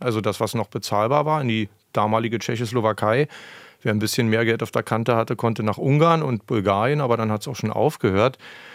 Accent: Teltow, Brandenburg, Germany; also born or lived in Berlin; Ich komme ja ursprünglich nicht aus Berlin, bin zwar in Berlin geboren, bin aber in Teltow groß geworden, also so ein Teltower Rübchen.

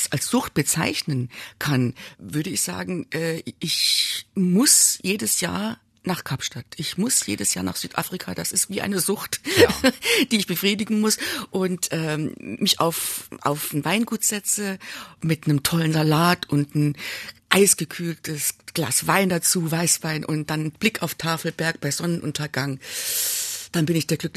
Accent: Saarbrücken, Saarland, Germany; born there; Also ich bin ja gebürtige Saarbrückerin und wohne aber in einem kleinen Dorf im nördlichen Saarland.

